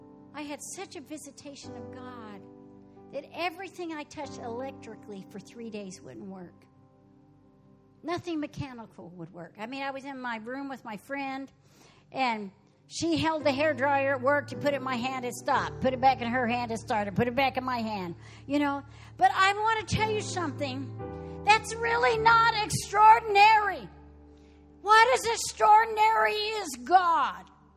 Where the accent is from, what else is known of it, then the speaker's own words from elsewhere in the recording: Texas, United States; Well, I mean, I'm a Texan.